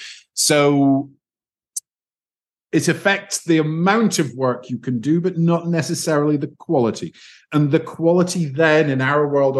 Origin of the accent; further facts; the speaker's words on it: Spain; grew up kind of very working class. And we would have had to pay for university because I grew up in Spain, and I didn't qualify for Spanish university at that point.